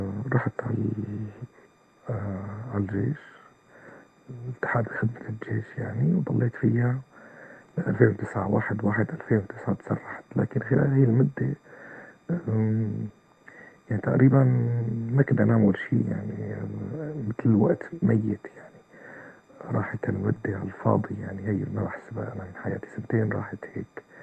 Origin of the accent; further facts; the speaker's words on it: Syria; البكالوريا هي اللي عندنا بسوريا هي اللي بتحدد مستقبل الواحد